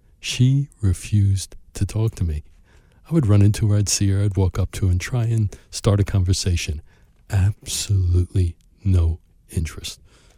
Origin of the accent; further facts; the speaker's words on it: Brooklyn, New York, United States; Right in the beginning, I grew up in Brooklyn.